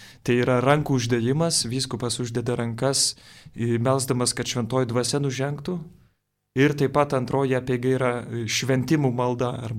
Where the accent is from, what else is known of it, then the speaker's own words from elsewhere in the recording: Vilnius, Vilnius County, Lithuania; Ir, na ką, esu vilnietis.